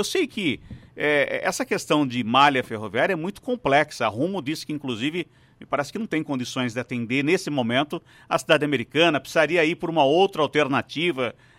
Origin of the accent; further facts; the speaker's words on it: Rio Claro, São Paulo, Brazil; descia lá em Rio Claro para visitar vovós, minha cidade natal, né? Cidade de Rio Claro, eu nasci em Rio Claro